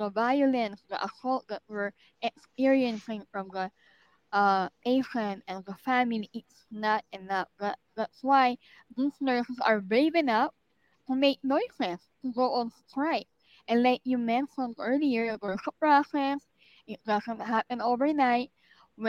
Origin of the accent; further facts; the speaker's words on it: New York, United States; As we all know, I'm from New York, so it was January 2023.